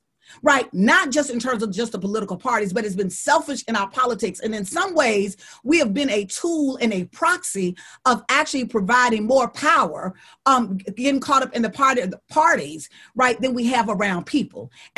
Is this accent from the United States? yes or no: yes; Deep South, United States